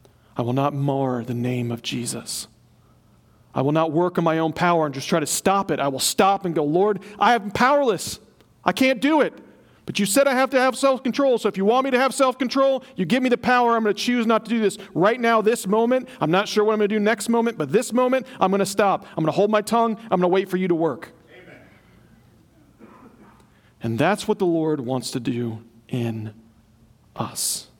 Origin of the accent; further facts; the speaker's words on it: Ireland; I'm just an Irishman.